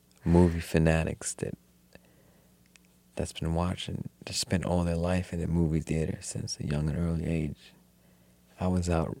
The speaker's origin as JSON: {"language": "English", "town": "Brooklyn", "region": "New York", "country": "United States", "tie": "born or raised there", "also_born_or_lived": "Atlanta, United States", "said": "Yes, I was born in Atlanta too, but grew up in Brooklyn."}